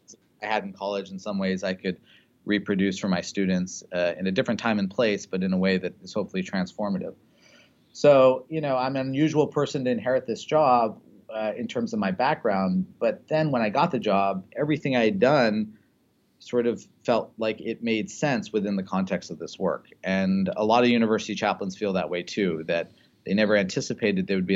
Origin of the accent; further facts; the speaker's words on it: India; now in United States; for me as an Indian American, as an immigrant